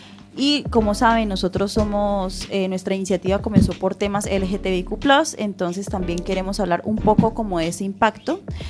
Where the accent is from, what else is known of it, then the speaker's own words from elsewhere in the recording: Colombia; now in A Coruña, Spain; como saben, nosotros nos criamos en Colombia, entonces pues en Colombia es normal que...